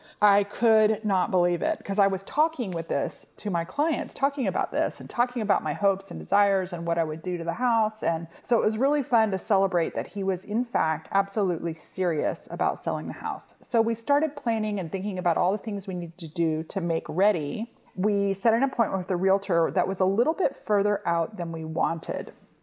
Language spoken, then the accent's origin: English; Austin, Texas, United States; now in Denton, United States; Austin is my hometown. I love it. My family lives there.